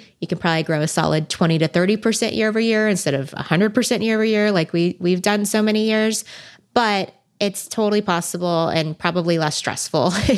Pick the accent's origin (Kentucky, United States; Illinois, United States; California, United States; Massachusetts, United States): California, United States; I've been born and bred in Silicon Valley and venture capital is just like right outside my door.